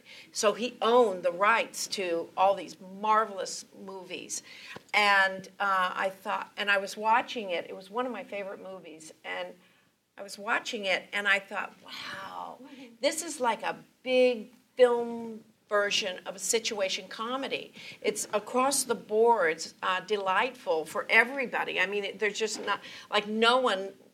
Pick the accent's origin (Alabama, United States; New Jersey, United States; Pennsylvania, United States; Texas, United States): Texas, United States; Irving; also born or lived in San Fernando Valley, California; And so I was raised mostly in Dallas Irving and my early childhood, and then we moved back.